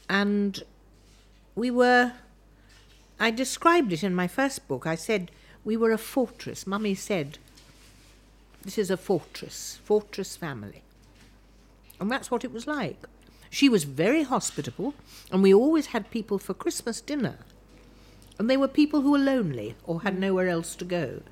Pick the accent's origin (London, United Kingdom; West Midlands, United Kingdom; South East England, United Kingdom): South East England, United Kingdom; Oxford; I grew up in Oxford.